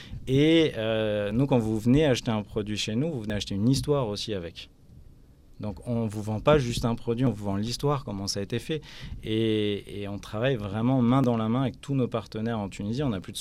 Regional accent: Normandy, France; Je suis normand, donc moi l'huile d'olive n'est pas dans mon patrimoine culinaire.

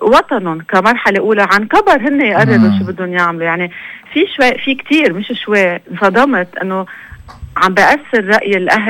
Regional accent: Lebanon; أهمية العلم اللبناني بتكوين هويتنا نحن كلبنانية

